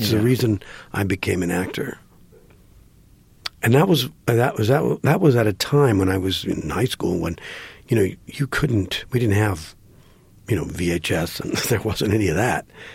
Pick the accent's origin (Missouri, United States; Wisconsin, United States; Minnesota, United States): Wisconsin, United States; Green Bay; I grew up in Green Bay, Wisconsin.